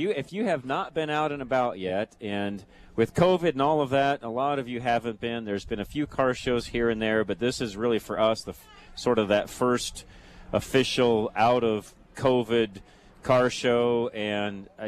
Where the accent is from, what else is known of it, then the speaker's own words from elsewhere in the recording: Boulder, Colorado, United States; now in Golden, United States; Oh, we like to make fun of Boulder, but that's my hometown, so I can do that. I grew up there. That's where I lived, you know, literally until about 4 or 5 years ago when I moved to Golden.